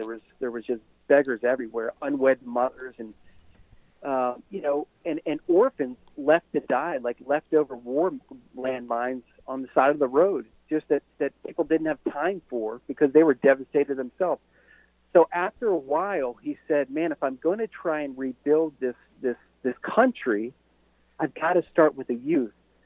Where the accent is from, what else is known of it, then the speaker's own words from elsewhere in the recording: Ireland; I'm Irish. Like, I love Father Flanagan. I'm an Irishman.